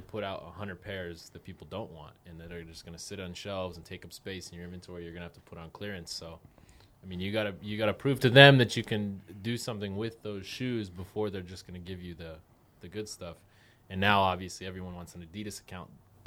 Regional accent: Albuquerque, New Mexico, United States; moved away as an adult; now in Phoenix, United States; I'm from Albuquerque, New Mexico, originally. Oh, man. Grew up there. It was rough. It made me the person I am.

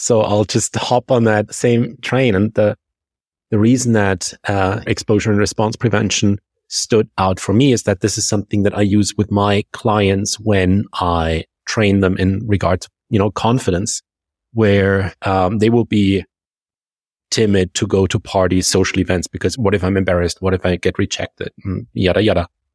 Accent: Germany; accent: German; English is a second language; My German accent is not compatible with the word strategies.

